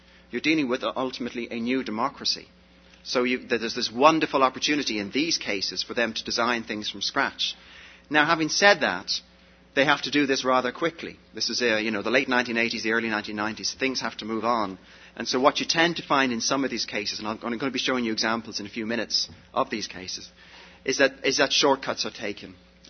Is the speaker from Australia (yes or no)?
no; Ireland; I'm Irish, I was born, bred and buttered on that system.